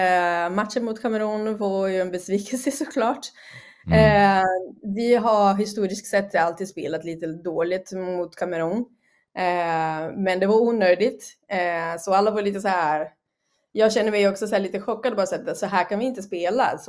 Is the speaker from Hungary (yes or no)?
no; Brazil; 2014 när vi spelade hemma i Brasilien, jag var där och kollade på matcher